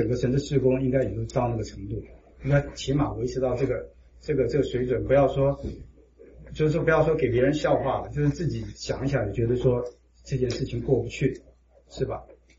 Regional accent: China; 我们就是中国人，就是什么都凑合啊

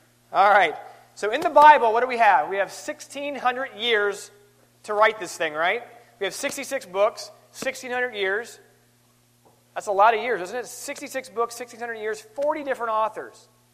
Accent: Georgia, United States; I'm from Georgia, and you know, some of us talk slow and some of us talk fast. But either way, we talk in the King's English

